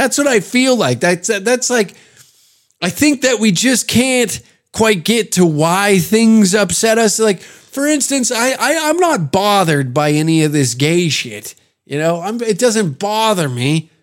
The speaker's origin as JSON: {"language": "English", "country": "Canada", "said": "We really lean into that sort of lumberjack, I'm from the Great White North idea, but things have changed since then"}